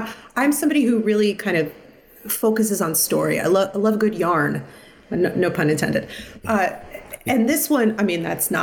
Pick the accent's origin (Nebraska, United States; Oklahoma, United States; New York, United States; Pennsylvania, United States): New York, United States; also born or lived in New Jersey; I grew up in New York, New Jersey area, so I came to Broadway.